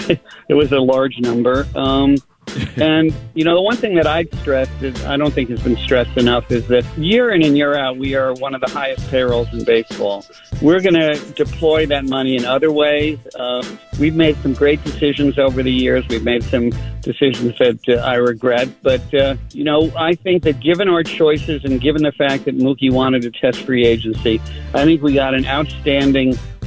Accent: Los Angeles, California, United States; because, you know, I come from Los Angeles and I spend the winters there

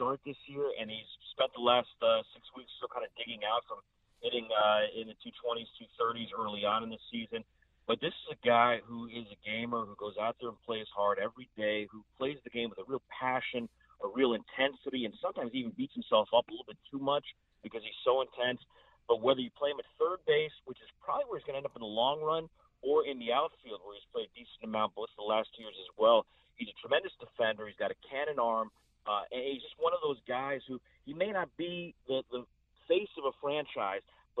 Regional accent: Florida, United States; I grew up down in South Florida, so this is a homecoming for me

